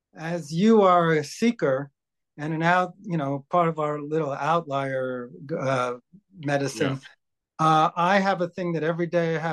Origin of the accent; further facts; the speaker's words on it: New York City, New York, United States; I grew up in New York City. I went to a high school called Stuyvesant High School, which was a math and science high school.